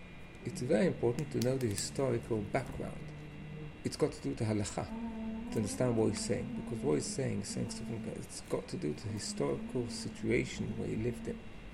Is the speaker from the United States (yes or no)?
no; England, United Kingdom; born there; I was born in England